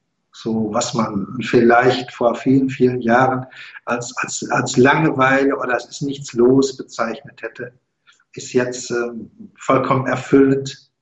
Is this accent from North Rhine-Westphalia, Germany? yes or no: yes; Dortmund, North Rhine-Westphalia, Germany; also born or lived in Aachen; now in Simmerath, Germany; Ich bin nun mal ein Großstadtkind. Ich bin in Dortmund geboren, habe viele Zeit meines Lebens in Dortmund gelebt. Also bis 2010 war ich ja in Dortmund, dann nach Aachen. Und jetzt sind wir seit Juli hier in Ruhrberg, in Simmerath. Direkt am See, mit Seeblick.